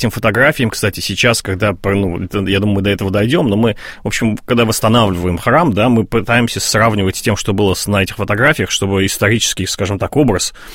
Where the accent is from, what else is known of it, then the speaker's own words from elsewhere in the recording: Moscow, Russia; а я сам 79-го года, и меня с нуля лет туда возили, для меня это такая, хоть я коренной москвич, но для меня это вторая родина.